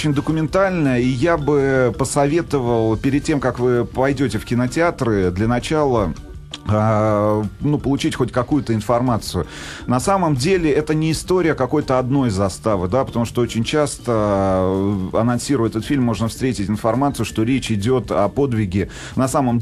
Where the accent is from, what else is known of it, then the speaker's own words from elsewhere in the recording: Kurgan-Tyube, Khatlon, Tajikistan; вся гражданская война, по сути дела говоря, началась в моем родном городе, Курган-Тюбе